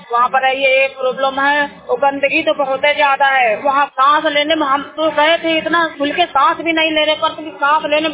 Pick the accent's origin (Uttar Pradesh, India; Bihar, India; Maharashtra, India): Uttar Pradesh, India; Kanpur; now in Delhi, India; और हम कानपुर के यूपी के रहने वाले हैं।